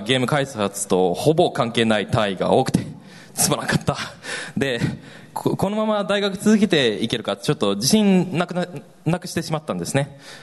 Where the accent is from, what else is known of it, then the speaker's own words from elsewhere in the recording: Helsinki, Uusimaa, Finland; Japanese is a second language; 元の実家からヘルシンキの実家から、まあ、700キロメートル先の、まあ、ど田舎に引っ越ししたんです